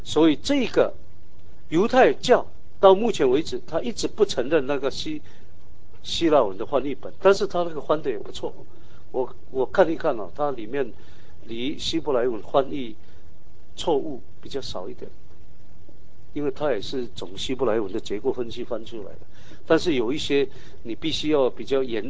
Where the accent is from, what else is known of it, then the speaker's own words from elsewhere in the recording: Guangdong, China; accent: Cantonese; 我们广东话也是讲蒙查查嘛。